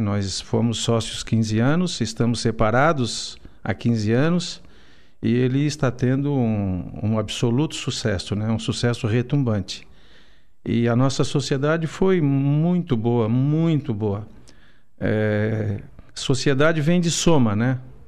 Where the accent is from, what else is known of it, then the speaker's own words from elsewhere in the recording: Criciúma, Santa Catarina, Brazil; now in Florianópolis, Brazil; Eu sou de Criciúma, mas moro em Florianópolis.